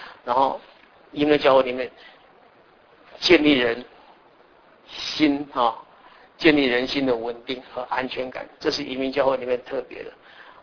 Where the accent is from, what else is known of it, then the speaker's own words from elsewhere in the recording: Taiwan; 我们是从台湾来